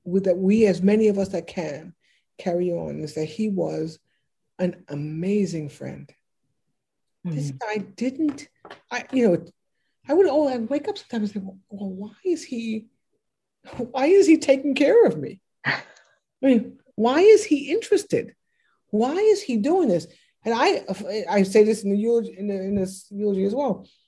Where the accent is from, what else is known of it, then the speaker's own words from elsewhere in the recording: United States; It's like, he's from Bermuda. I'm from America.